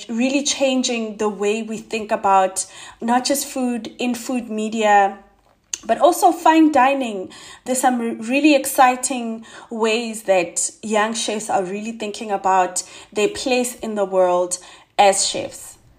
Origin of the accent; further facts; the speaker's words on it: South Africa; there's still so much work to do to get us to a place where we just as seen as and as celebrated South African food, our food is as celebrated as the pastas and the American burgers of the world.